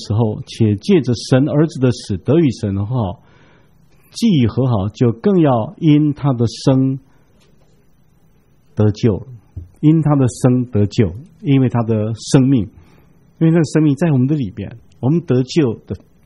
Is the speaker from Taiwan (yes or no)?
yes; Taiwan; 我们台湾人都说啊